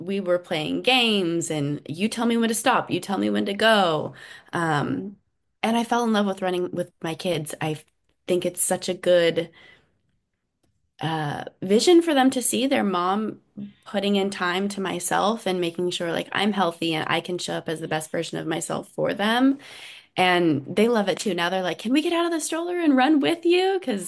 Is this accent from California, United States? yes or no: yes; California, United States; if I was in my hometown in Northern California.